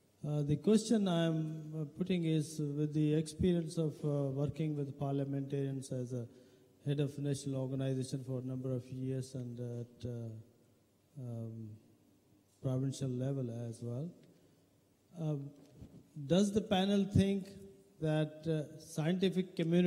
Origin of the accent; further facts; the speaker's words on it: Pakistan; from Pakistan